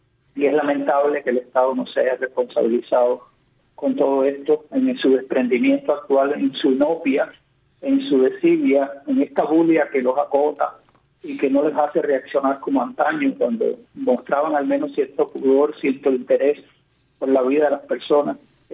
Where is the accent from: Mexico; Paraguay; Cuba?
Cuba; como cubano de a pie